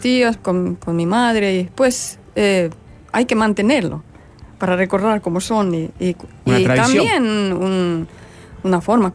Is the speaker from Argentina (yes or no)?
no; Finland; Spanish is a second language; moved away; cuando salí de Finlandia comprendí que era algo especial